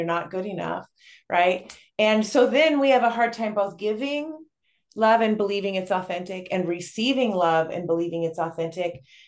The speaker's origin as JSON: {"language": "English", "country": "Sweden", "said": "You know, I'm Swedish, you know, and I am built like my relatives. You know, I'm a Swede through and through."}